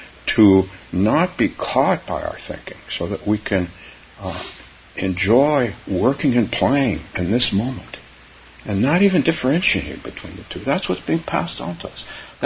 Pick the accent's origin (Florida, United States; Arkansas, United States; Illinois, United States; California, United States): California, United States; When I grew up in California, snow was related to being joyful and having fun on ski trips.